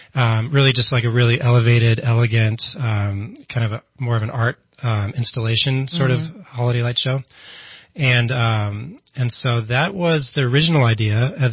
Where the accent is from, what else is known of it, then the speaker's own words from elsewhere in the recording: West Coast, United States; also born or lived in Minneapolis; I have moved around a little bit. I moved here from Minnesota, but I grew up on the West Coast.